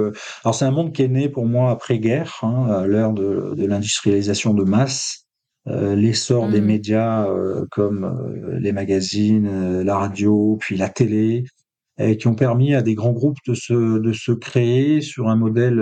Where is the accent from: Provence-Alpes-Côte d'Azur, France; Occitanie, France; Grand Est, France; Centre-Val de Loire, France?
Provence-Alpes-Côte d'Azur, France; Marseille; J'ai accompagné des jeunes pousses de la cosmétique en Provence, puisque je suis marseillais